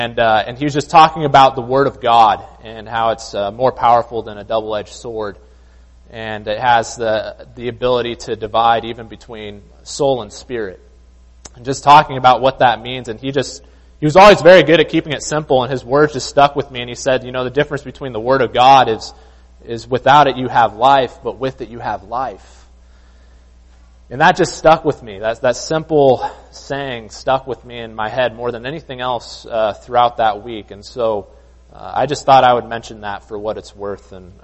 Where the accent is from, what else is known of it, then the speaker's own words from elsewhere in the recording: Monroe, Washington, United States; also born or lived in California; I moved there from California, but before that I grew up, was born and raised in Monroe, Washington.